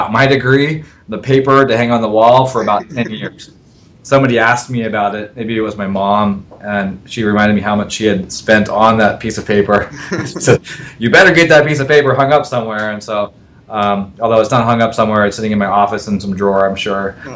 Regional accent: Seattle, Washington, United States; I'm from Seattle originally, born and raised, go Hawks.

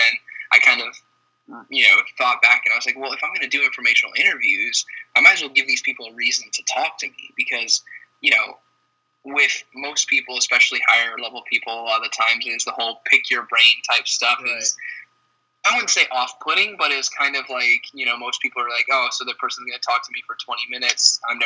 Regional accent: Phoenix, Arizona, United States; I had gone to the University of Miami from Arizona, born and raised in Phoenix, wanted to get away and see a different side of the country

